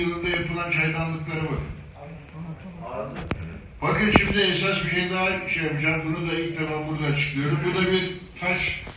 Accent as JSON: {"language": "Turkish", "town": "Edessa", "region": "Central Macedonia", "country": "Greece", "said": "ben Godinalıyım. Godinalı'nın adı Edesa'dır. Yani Selanik'in kuzeyinde."}